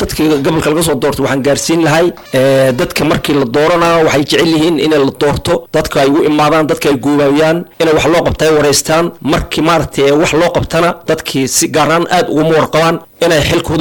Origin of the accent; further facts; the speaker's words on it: Lifi, Mandera County, Kenya; waxaan ka imaaday Mandera gaar ahaan Lifi deegaankayga. Meesha aan gaar ahaan u deganahay waxaa la yiraahaa Bambo, waxay ka xisaaban tahay Warangaro Division.